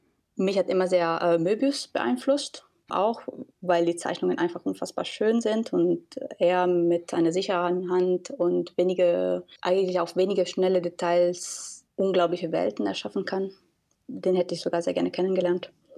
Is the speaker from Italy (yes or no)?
yes; Italy; first language Italian; German is a second language; also born or lived in Korea / New York; now in Berlin, Germany; Ich habe hauptsächlich in Italien gelebt. Ich bin dort aufgewachsen. Italienisch ist auch meine Muttersprache. Allerdings bin ich in einer Puppentheaterfamilie geboren und mit denen sind wir sehr viel gereist. Ich habe auch 2 Jahre in Korea gelebt